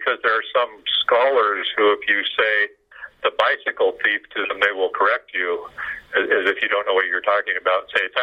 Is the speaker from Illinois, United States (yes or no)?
no; Kent, Washington, United States; I grew up in Kent, Washington, which is a suburb of Seattle.